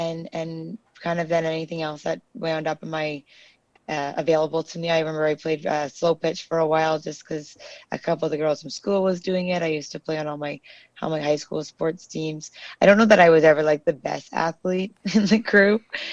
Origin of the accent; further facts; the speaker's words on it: Sudbury, Ontario, Canada; growing up in Sudbury, and I had this incredible supportive family